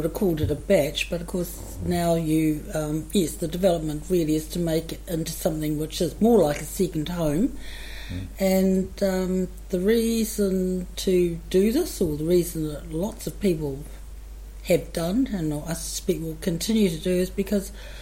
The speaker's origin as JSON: {"language": "English", "region": "Wellington", "country": "New Zealand", "tie": "born or raised there", "said": "when I was a child growing up in Wellington, I think almost every family had a beach property"}